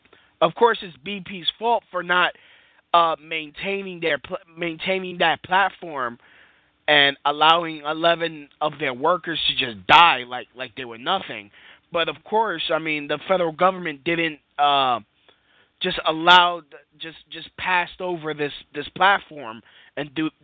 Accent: United States; I was raised in America. Of course, as a Puerto Rican, we're born with citizenship, but I was born here. I was raised here.

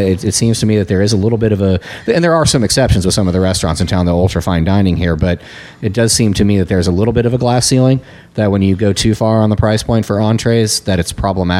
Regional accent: San Francisco, California, United States; What strikes me, I come from the San Francisco area, and San Francisco is not cheap.

